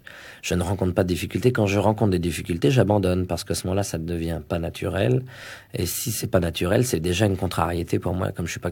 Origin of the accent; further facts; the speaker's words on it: Paris, Île-de-France, France; born there; Je suis né à Paris, mais j'ai vécu toutes